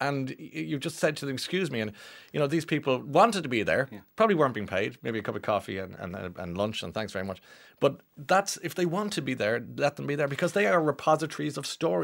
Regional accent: Newcastle West, County Limerick, Ireland; In my hometown of Newcastle West, a tan joined a respected member of the community to deliver Christmas presents to children in the poorest part of the town in late December 1920.

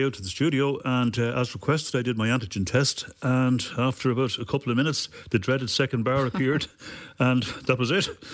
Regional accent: Dublin, Leinster, Ireland; I'm from Dublin myself

